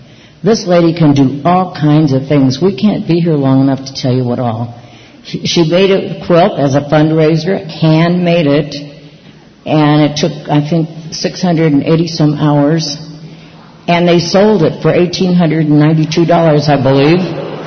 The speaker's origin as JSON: {"language": "English", "region": "California", "country": "United States", "said": "I just want you to know, Chris, as a Californian, all of you, that I really practiced restraint last night"}